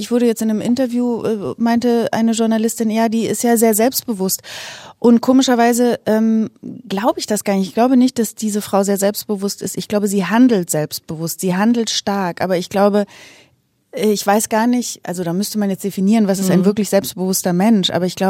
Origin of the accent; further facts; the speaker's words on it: Bavaria, Germany; now in Berlin, Germany; also meine Heimat ist schon Bayern.